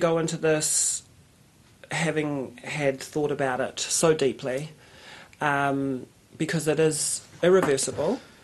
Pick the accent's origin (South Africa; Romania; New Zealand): New Zealand; Masterton, Wellington; And I've travelled a lot, so I'm quite worldly. And this is my hometown, Masterton, but you know, I belong to the world.